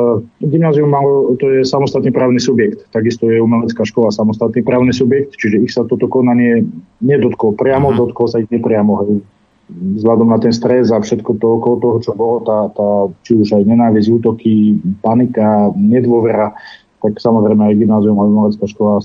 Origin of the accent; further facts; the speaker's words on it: Detva, Banská Bystrica Region, Slovakia; keďže ja som z Detvy